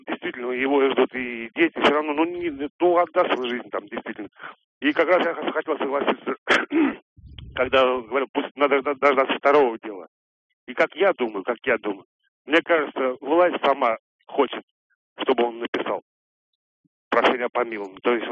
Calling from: Moscow, Russia; я звоню из Москвы.

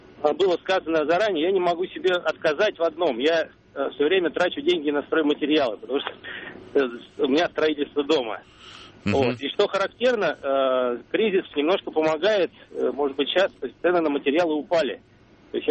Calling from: Moscow, Russia; Я из Москвы, мне 40 лет.

